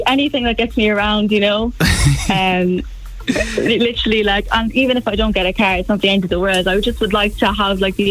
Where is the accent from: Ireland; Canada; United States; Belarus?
Ireland; Athlone, Westmeath; I'm 17 and I'm from Athlone.